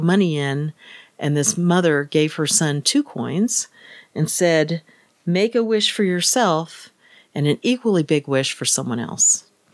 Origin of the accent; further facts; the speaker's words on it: Kansas, United States; now in Texas, United States; And I'm thinking, you know, I'm from Kansas originally. And in Texas, I still think of that when we go out and you think of the pioneers coming.